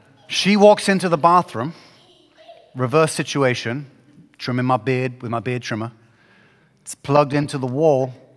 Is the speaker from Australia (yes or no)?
no; England, United Kingdom; And I'm from England, which is the safety capital of the universe.